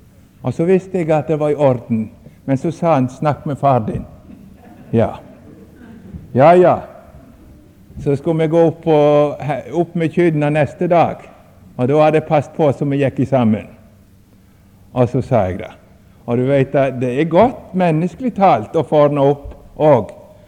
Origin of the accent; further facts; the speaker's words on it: Samnøy, Vestland, Norway; Vi hadde jo melke kyr, eller kuer, eller hva det nå er for noe, hjemme på Samnøy.